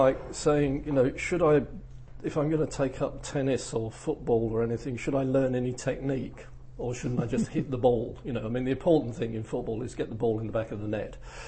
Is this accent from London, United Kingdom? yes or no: yes; Charlton, London, United Kingdom; Everybody thought I'd gone to the posh part of southeast London, which actually is the area I grew up in, although not the posh bit. I grew up in Charlton. But I went to school at Blackheath.